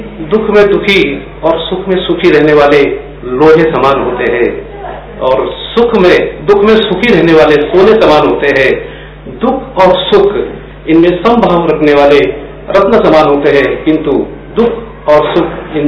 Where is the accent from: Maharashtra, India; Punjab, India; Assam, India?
Maharashtra, India; Boisar; मैं बोईसर थाना स्थित महाराष्ट्र का रहने वाला हूँ।